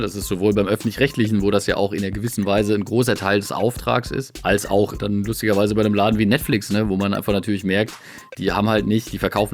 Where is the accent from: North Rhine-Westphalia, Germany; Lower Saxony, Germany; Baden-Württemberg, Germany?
Baden-Württemberg, Germany; Biberach an der Riss; dass du direkt erstmal mit meiner Heimat anfängst. Dazu muss man tatsächlich wissen, dass wir in Biberach an der Riss ja ein großes Pharmaunternehmen haben